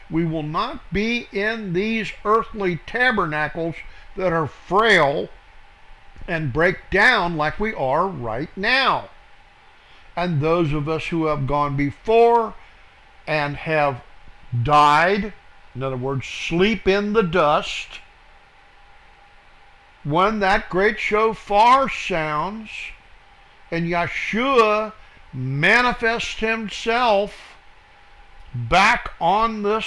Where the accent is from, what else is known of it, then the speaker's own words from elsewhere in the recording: United States; born there; I live in the United States, but I'm not a citizen here. I am a resident alien, naturally born here, but I am of Israel.